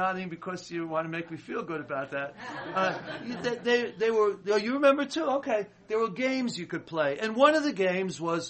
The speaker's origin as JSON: {"language": "English", "country": "United States", "tie": "born or raised there", "said": "I remember growing up in America."}